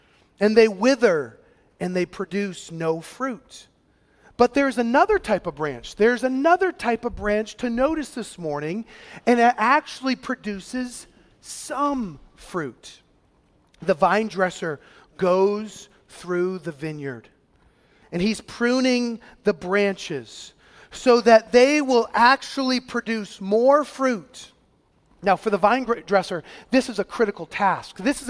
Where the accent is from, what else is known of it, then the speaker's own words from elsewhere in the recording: the South, United States; Well, I'm a Christian because I grew up in the South.